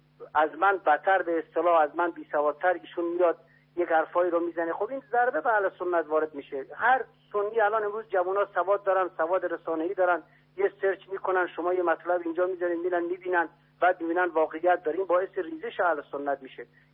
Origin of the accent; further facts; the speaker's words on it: Iran; ما همه ایرانی هستیم